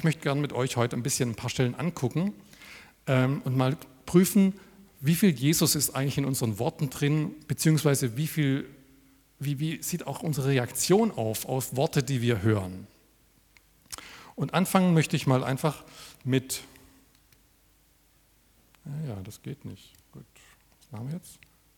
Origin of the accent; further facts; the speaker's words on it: Freiberg, Saxony, Germany; ich bin aus Freiberg und bin dort Jugendreferent